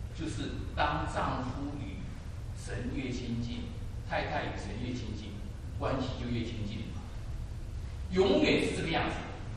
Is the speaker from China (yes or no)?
no; Taiwan